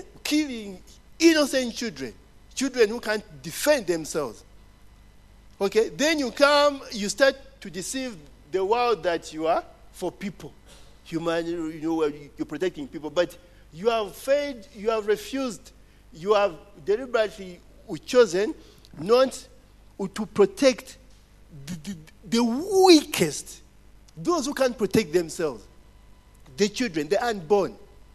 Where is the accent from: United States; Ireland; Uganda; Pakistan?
Uganda; She asked me where I'm from. I told her I'm from Uganda.